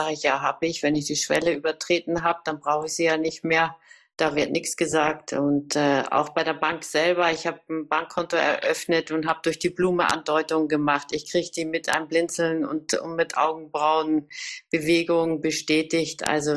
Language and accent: German; Austria; moved away; also born or lived in Germany; Ich bin von Deutschland während dieser Zeit jetzt vor 14 Tagen nach Österreich in meine Heimat gezogen und das ist mein Paradies eben halt jetzt hier